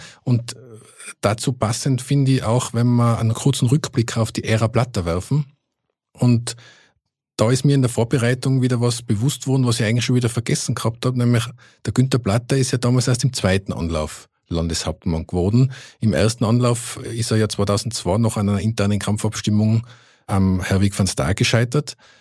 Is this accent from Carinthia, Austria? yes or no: no; Innsbruck, Tyrol, Austria; moved away as an adult; now in Vienna, Austria; Ich bin ja auch gebürtiger Innsbrucker und lebe jetzt zwar seit 10 Jahren in Wien, aber die Liebe zu Innsbruck ist nach wie vor da.